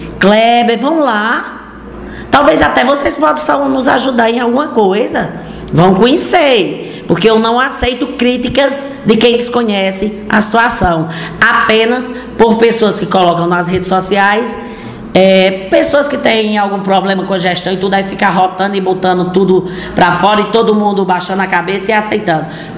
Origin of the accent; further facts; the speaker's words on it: Paraíba, Brazil; E como eu sou nordestina, Paraíba na retada, eu não vou ficar aqui sentado esperando alguma notícia.